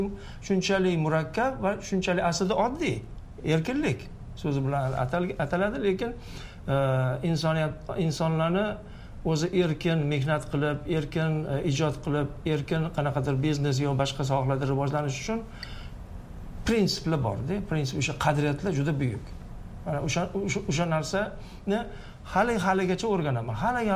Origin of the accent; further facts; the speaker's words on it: Tashkent, Uzbekistan; Toshkentda shunaqa muhitda katta bo'lganman o'zi.